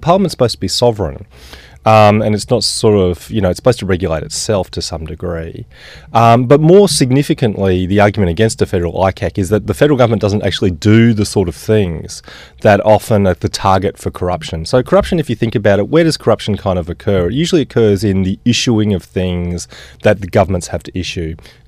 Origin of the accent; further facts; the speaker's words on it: Queensland, Australia; And I grew up in Queensland